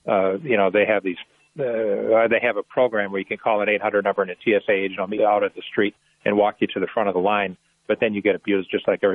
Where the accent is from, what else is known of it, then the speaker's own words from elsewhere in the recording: Michigan, United States; about 700 miles away from my hometown up in northern Michigan.